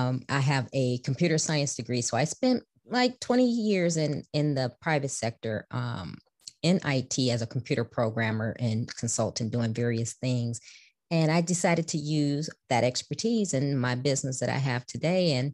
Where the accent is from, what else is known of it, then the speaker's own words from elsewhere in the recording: Chicago, Illinois, United States; Being a child of the 70s, I grew up in Chicago, inner city Chicago.